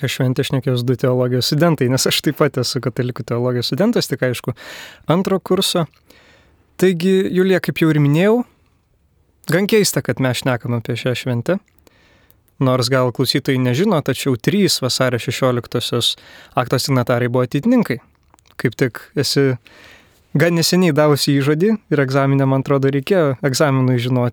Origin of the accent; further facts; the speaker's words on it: Kaunas, Kaunas County, Lithuania; Aš esu iš Kauno.